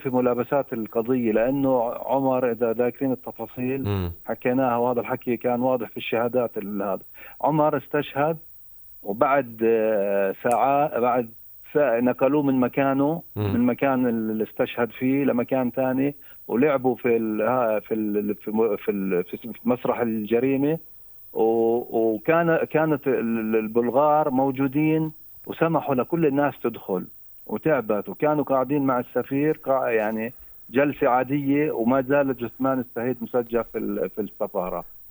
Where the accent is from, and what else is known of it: Palestine